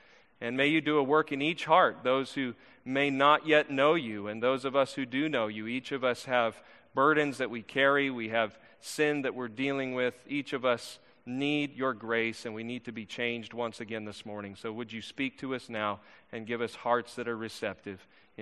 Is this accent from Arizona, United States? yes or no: yes; Arizona, United States; I'm from Arizona. I know what that looks like, sort of slowly blowing in the wind.